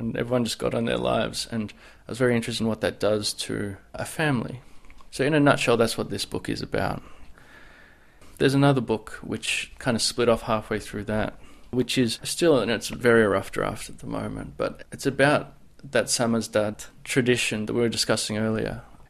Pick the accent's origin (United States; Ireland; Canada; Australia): Australia; Melbourne, Victoria; it's basically about an Australian family living in Melbourne, Australia, my hometown, whose grandparents came over around the time of the Prague Spring.